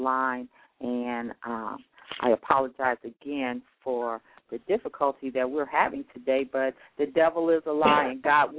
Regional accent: Chicago, Illinois, United States; I guess because I've been away now, because I grew up in Chicago, and I lived in the Chatham area of Chicago, for any of my listeners that are familiar with the Chicagoland area, and then later went to the Auburn area.

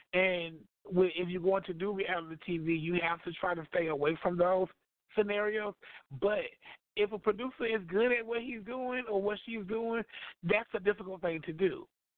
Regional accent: Florida, United States; I'm from Florida, so, you know, like, I'm all about

